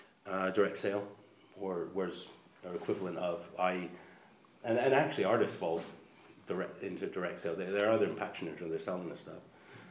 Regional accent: United States; moved away as an adult; now in United Kingdom; So I'm an American, I don't know. I've only lived here for 30 years

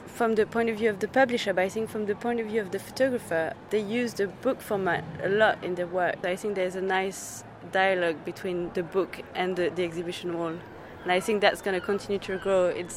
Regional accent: Paris, Île-de-France, France; Yes, I'm from Paris, yes.

